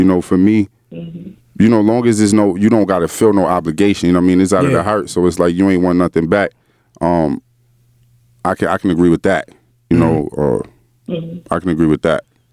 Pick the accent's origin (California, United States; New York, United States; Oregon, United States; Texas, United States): New York, United States; Buffalo; I'm a summer's baby, so it's like, man. I'm from Buffalo and I don't like the cold.